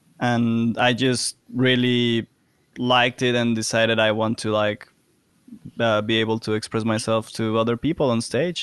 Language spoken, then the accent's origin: English; Mexico; English is a second language; I'm from Mexico